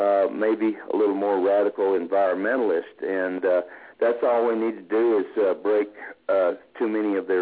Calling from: Cimarron, New Mexico, United States; from Cimarron, New Mexico.

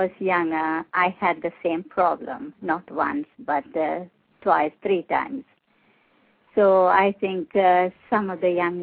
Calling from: Spain; I'm calling from Spain.

